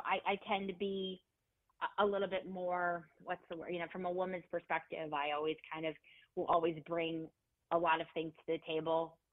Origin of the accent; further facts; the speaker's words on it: Scranton, Pennsylvania, United States; remember, I'm from Scranton, Pennsylvania, so I'm going to be up in Lackawanna doing door knocks.